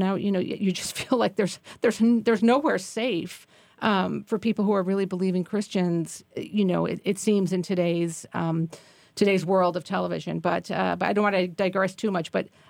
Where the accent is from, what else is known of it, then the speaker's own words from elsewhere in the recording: Chicago, Illinois, United States; I grew up on the west side of Chicago